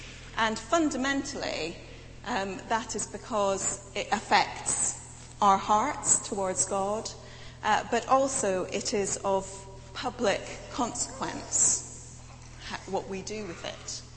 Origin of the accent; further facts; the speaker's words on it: United Kingdom; not because we're British and we don't talk about those things